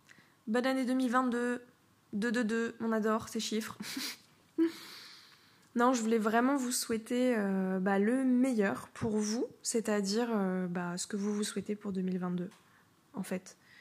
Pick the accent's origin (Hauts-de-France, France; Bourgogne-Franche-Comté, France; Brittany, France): Brittany, France; now in Portugal; vous savez que je suis au Portugal depuis 3 semaines. Gros changement. Je reviens normalement chez moi, en France, en Bretagne, à partir de février.